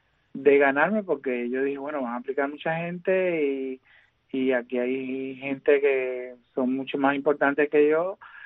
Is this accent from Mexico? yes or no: no; Cuba; mi memoria soviética creciendo en Cuba